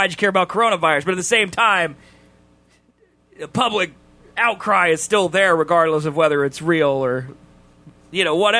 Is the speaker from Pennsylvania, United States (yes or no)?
no; Albuquerque, New Mexico, United States; born there; I was born in Albuquerque.